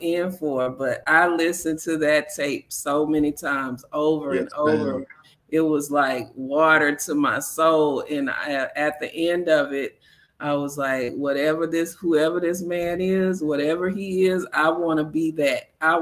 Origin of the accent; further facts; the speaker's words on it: Palacios, Texas, United States; also born or lived in Huntsville, Texas / Houston, Texas; I grew up in the Baptist church. I was raised by my grandparents in Palacios, Texas. Grew up there, graduated, went off to college in Huntsville, Texas, graduated college. And then I got a job in Houston.